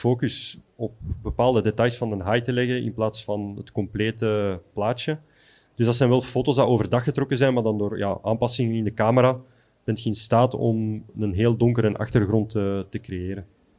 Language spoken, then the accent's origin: Dutch; Belgium; dat wij als Belgen in de Oosterschelde gaan duiken